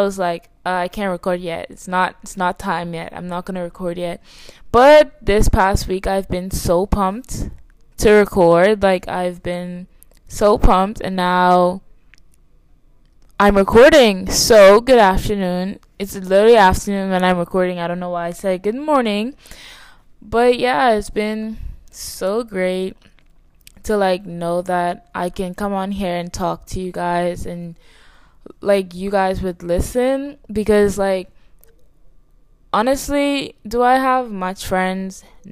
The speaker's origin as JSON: {"language": "English", "country": "Bahamas", "tie": "born or raised there", "moved": "yes", "said": "was born July 5th, 2006. I am Bahamian. I was born in the Bahamas, and that's where I lived my whole life. Do I currently live there? Who knows? No, I don't."}